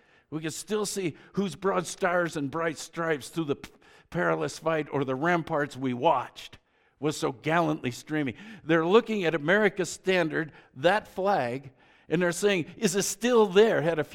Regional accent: Boulder, Colorado, United States; Growing up in Boulder, I don't remember the first time I saw somebody wearing gear from another religious system.

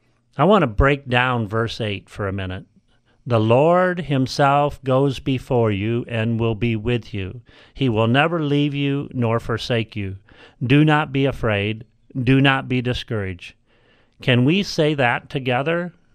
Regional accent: California, United States; We're from California, they're from Houston, Texas

